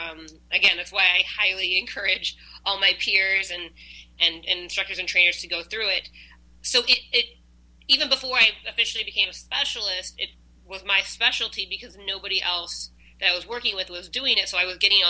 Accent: Midwest, United States; and then I'm from the Midwest.

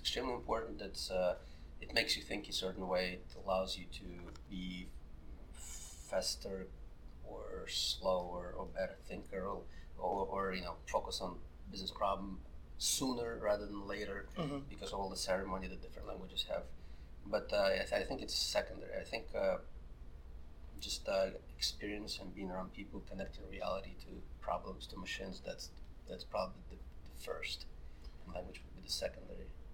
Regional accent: Ukraine; English is a second language; So I was probably 9 or 10, and I'm from Ukraine, so in Ukraine, to own something like IBM-compatible computer in 89 or 90 was not something that you can afford.

